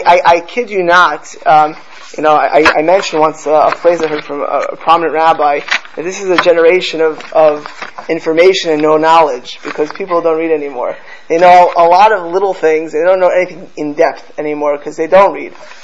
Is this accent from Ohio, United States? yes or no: no; Miami Beach, Florida, United States; You know, I grew up in Miami Beach. I remember, you know, the Cubans that came to Miami in the 1960s were the upper crust.